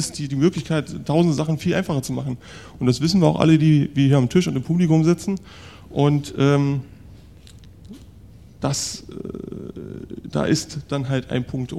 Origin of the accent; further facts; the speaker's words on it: East Germany, Germany; ich komme aus dem Osten